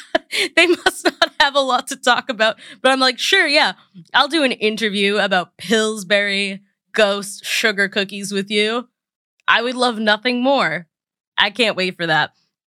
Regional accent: Massachusetts, United States; I am obviously from Massachusetts and we have a bunch of creepy little towns.

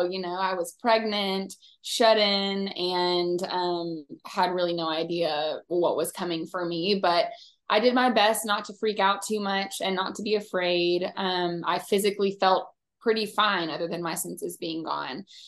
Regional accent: Texas, United States; I live in North Texas. I'm originally from East Texas

